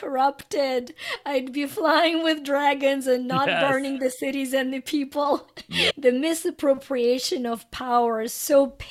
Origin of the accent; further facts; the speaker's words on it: Ukraine; English is a second language; I had such severe allergies as a little girl that growing up in Ukraine, we didn't know you could be allergic to cats.